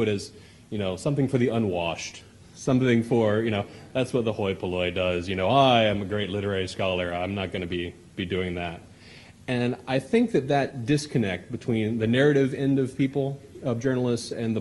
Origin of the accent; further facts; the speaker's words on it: Louisiana, United States; Notice, you know, I'm a Cajun, so hence the title